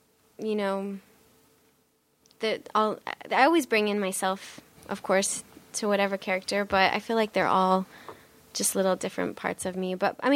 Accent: North Bend, Nebraska, United States; moved away as an adult; also born or lived in Wayne, Nebraska; now in New York, United States; I grew up in Nebraska.

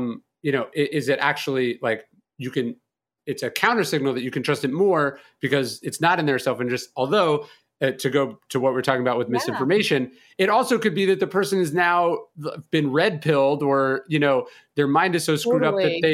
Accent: California, United States; like I'm from California, so I moved to New Orleans. That was my first Southern city.

